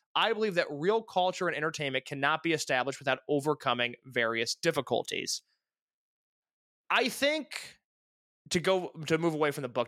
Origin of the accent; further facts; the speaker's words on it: Morioka, Iwate, Japan; My hometown, Morioka, is the second largest city in the six Tohoku prefectures after Sendai